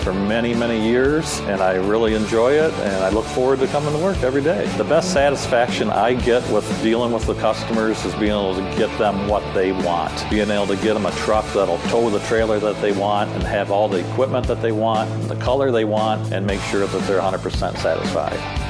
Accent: Owendale, Michigan, United States; from Owendale, Michigan.

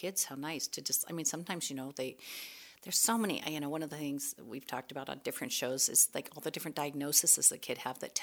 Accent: Sandpoint, Idaho, United States; growing up in Sandpoint, you don't tend to wait.

